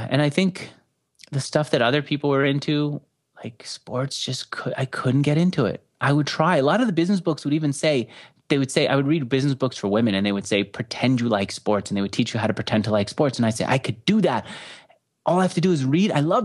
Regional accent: New York, United States; growing up in New York, you're really surrounded by the very liberal agenda, which is business is bad.

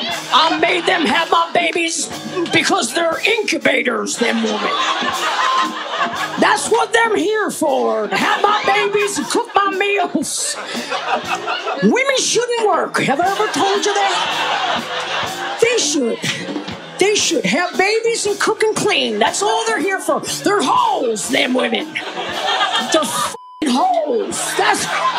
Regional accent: Richmond, Virginia, United States; Richmond, Virginia.

